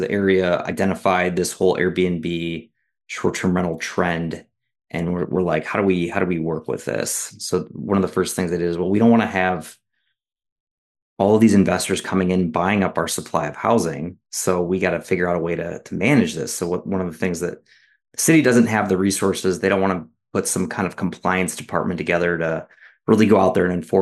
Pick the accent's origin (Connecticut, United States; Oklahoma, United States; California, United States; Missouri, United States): Missouri, United States; Kansas City; now in Branson, United States; my first impression of Branson when I grew up in Kansas City was, sounds like some kind of lame tourist place